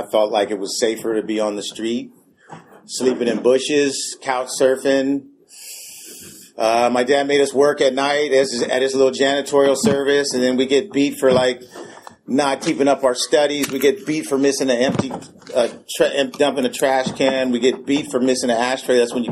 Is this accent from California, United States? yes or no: yes; Oakland, California, United States; born there; I was born in Oakland. I was in San Diego, California. It was a gang infested neighborhood.